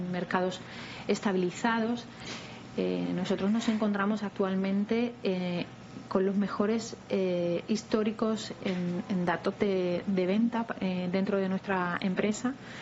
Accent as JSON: {"language": "Spanish", "country": "Spain", "said": "Yo vengo de una zona de España en la que también se nos encasilla por el sol y playa"}